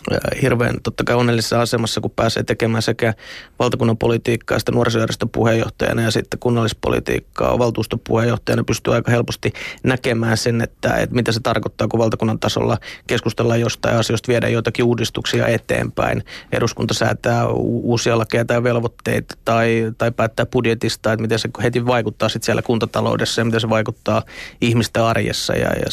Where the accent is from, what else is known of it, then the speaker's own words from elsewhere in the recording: Lohja, Uusimaa, Finland; also born or lived in Lappeenranta; sieltä ollaan kotoisin ja Lappeenrannassa tuli käytyä opiskelut ja sen jälkeen veri veti takaisin kotikonnuille ja tuli sitten palattua Lohjalle ja nyt tässä sitten pendelöidään Lohjan ja Helsingin väliä